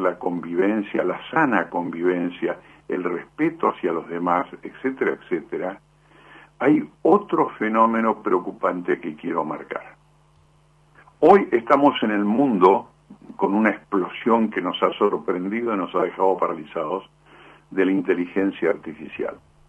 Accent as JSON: {"language": "Spanish", "country": "Argentina", "said": "todos somos conscientes los argentinos de que las cosas no están andando bien"}